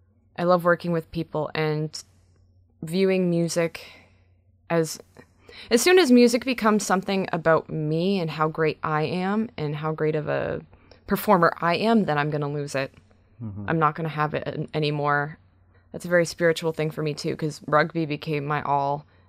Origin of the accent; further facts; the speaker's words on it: Brantford, Ontario, Canada; for my hometown show in Brantford.